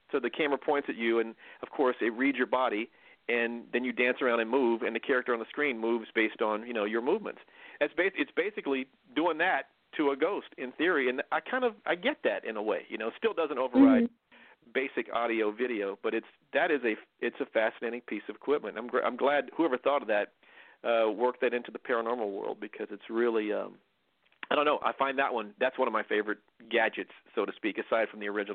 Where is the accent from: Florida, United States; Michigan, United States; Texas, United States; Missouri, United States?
Texas, United States; started off in Texas, little kid growing up in Texas, and somehow I got the bug for radio